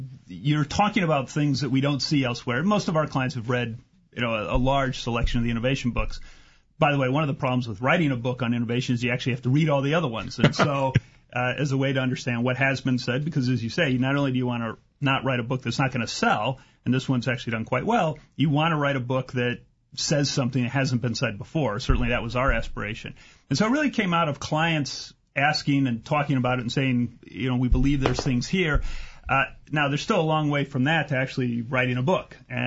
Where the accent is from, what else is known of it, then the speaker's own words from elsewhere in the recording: Midwest, United States; I grew up in the Midwest. I'm a really practical guy.